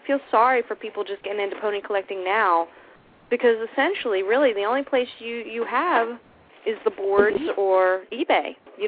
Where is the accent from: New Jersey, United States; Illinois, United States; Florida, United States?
New Jersey, United States; Atlantic City; because I grew up in Atlantic City, New Jersey, and there were parades for everything there.